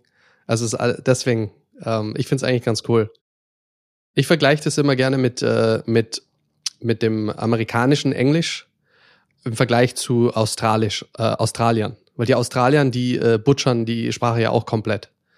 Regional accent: Saarland, Germany; also born or lived in Mannheim; ich bin ja geboren in Mannheim und ursprünglich aufgewachsen im Saarland. Das heißt, ich konnte auch das Saarländische mal.

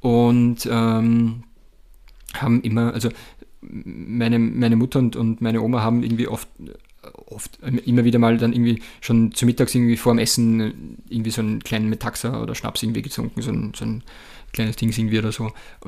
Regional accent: Mattersburg, Burgenland, Austria; also einem Lokal bei uns in Mattersburg damals.

